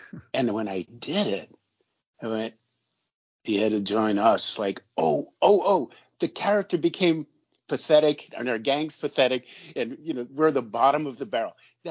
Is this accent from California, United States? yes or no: yes; Burbank, California, United States; born there; I was born in Burbank, California. My dad was born in New Jersey. So I grew up with a lot of that influence.